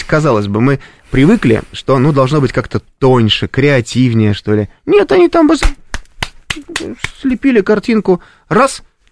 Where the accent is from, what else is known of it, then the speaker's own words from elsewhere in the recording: Russia; я журналист из России